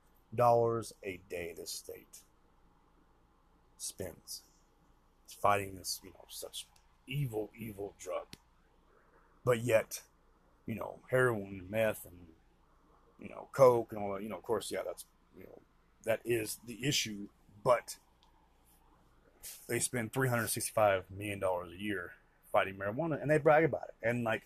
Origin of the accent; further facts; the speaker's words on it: United States; And, you know, me as an American, and that's why I want to, like, you know, that's why I just wanted to start these podcasts